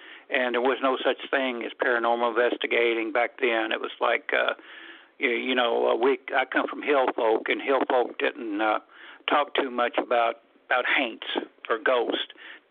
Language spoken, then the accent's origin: English; Louisville, Kentucky, United States; I'm from Louisville, Kentucky. I'm calling from Louisville, Kentucky.